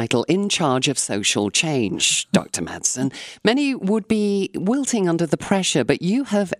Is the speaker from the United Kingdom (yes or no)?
yes; North West England, United Kingdom; My parents, especially my mother, actually, growing up in Cheshire in a little village